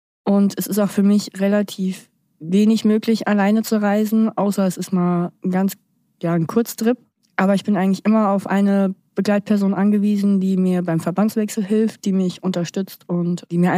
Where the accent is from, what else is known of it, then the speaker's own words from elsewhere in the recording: Germany; ich bin 25 Jahre alt, komme aus Deutschland